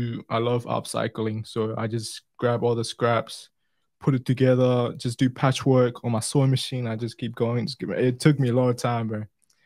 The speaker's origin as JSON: {"language": "English", "country": "Myanmar", "second_language": "English", "said": "Burma. Shout out to Myanmar."}